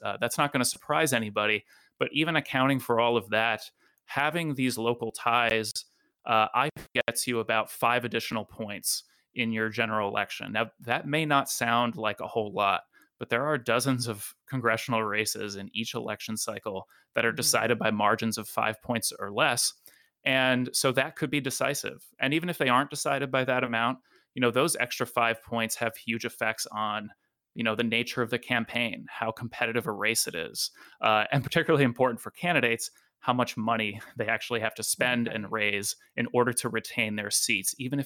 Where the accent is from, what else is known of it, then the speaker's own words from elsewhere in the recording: Rhode Island, United States; now in Idaho, United States; I, for example, was born and raised in Rhode Island, and I came to Idaho mm-hmm. only pretty recently.